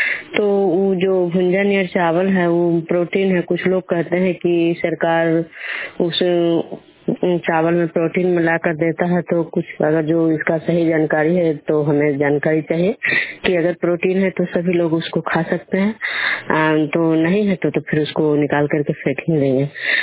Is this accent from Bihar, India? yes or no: yes; Vishnupur, Bihar, India; मैं विष्णुपुर ग्राम खुजरा पंचायत नालंदा जिला नालंदा प्रखंड के निवासी हूँ।